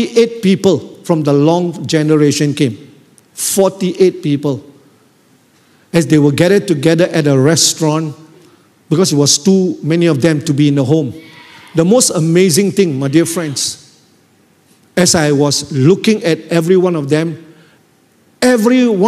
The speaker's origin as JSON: {"language": "English", "country": "Malaysia", "said": "I'm from Malaysia"}